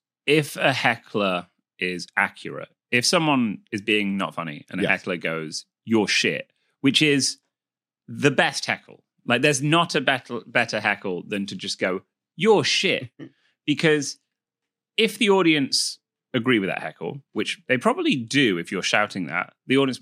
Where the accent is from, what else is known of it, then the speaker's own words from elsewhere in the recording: Manchester, North West England, United Kingdom; I present as slightly posher than your average English person, which is then fun to subvert because I'm from Manchester.